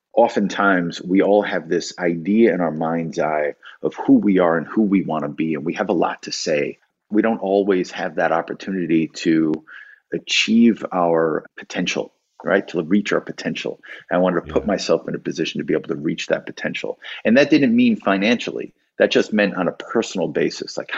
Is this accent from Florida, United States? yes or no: no; Waterbury, Connecticut, United States; born there; I spent all my time in Waterbury. I was born in Waterbury Hospital.